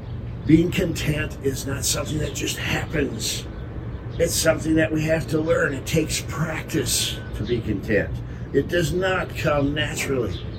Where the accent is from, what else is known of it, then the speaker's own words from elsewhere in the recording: United States; born there; I was born in America. I was born white.